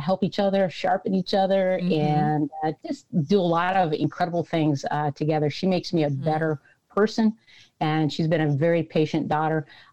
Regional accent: Henderson, Nevada, United States; also born or lived in San Diego, United States; I grew up in Henderson, Nevada, just outside of Las Vegas, a little bit scarred from that.

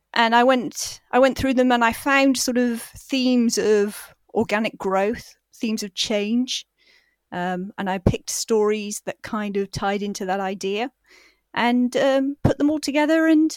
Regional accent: South West England, United Kingdom; I'm from Devon, so that's very Southern, isn't it?

